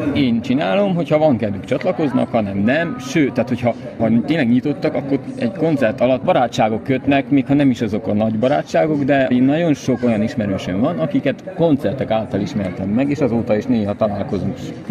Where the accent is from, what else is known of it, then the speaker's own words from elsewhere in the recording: Oradea, Bihor, Romania; tehát én nagyváradi vagyok